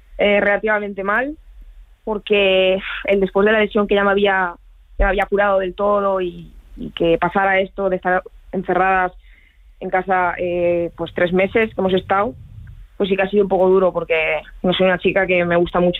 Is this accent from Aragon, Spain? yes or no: yes; Zaragoza, Aragon, Spain; moved away; Cuando me fui sí que eché mucho de menos a... Al final a mi ciudad natal, donde pues tengo pues mis amigos, todo.